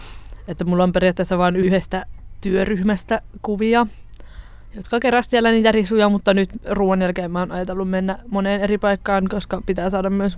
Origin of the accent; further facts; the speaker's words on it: Espoo, Uusimaa, Finland; mä olen Espoosta kotoisin ja olen nyt Ranuan opistossa.